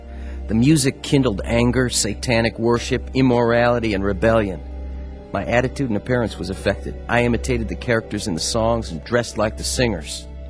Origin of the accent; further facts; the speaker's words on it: Goshen, Ohio, United States; I grew up in Goshen, Ohio, a small country town, the oldest of four with two younger brothers and a sister.